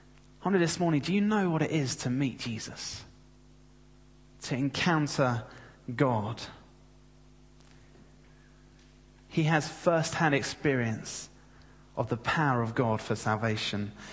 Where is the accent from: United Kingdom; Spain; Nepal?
United Kingdom; London; the church I grew up in London.